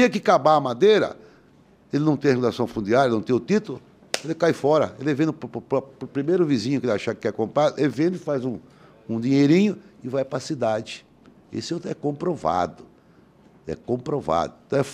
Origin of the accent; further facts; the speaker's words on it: Brazil; como bom brasileiro